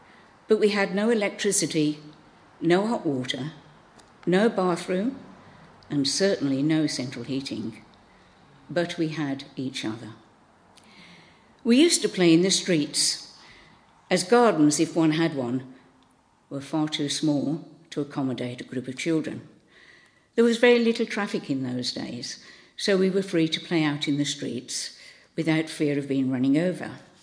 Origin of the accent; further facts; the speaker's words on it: Birmingham, West Midlands, United Kingdom; moved away; some of you are aware that I come from Birmingham. You don't get many Birmingham people down here. In the years since 1963, since I moved down here